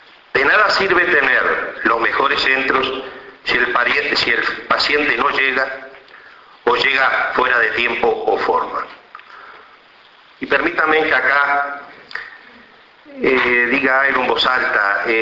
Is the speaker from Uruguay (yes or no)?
yes; Uruguay; porque somos uruguayos y ya es marca registrada